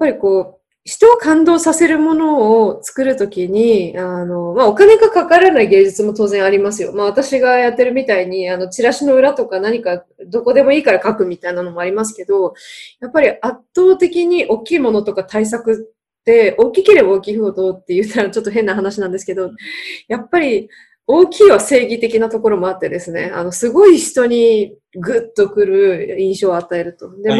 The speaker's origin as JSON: {"language": "Japanese", "region": "Nagasaki", "country": "Japan", "said": "いつまでも愛と平和を言い続けてる人間なんですけどね、長崎出身だからね"}